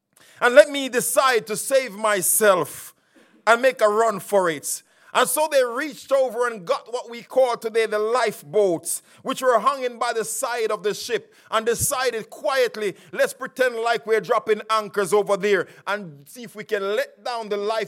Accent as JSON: {"language": "English", "country": "Jamaica", "tie": "born or raised there", "said": "like I grew up in the Caribbean in beautiful Jamaica."}